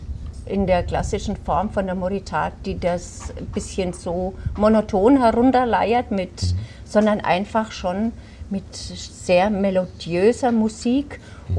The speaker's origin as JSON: {"language": "German", "town": "Unterschwaningen", "region": "Bavaria", "country": "Germany", "tie": "born there", "said": "Ich bin ja in Unterschwaningen geboren."}